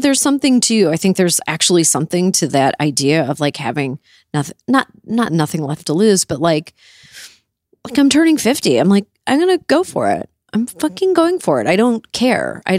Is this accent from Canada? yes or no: yes; Canada; I grew up in Canada.